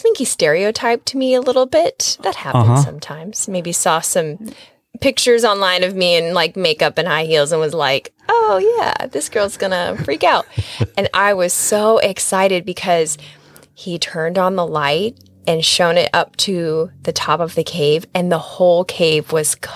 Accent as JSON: {"language": "English", "region": "Nebraska", "country": "United States", "lives_now": "Florida, United States", "said": "I mean, I'm from Nebraska, which is, you know, like a close cousin to Colorado."}